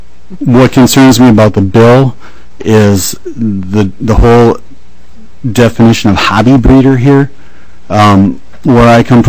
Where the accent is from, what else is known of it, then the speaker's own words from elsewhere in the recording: Minnesota, United States; I'm from Sherburne County, one of the very regulated areas.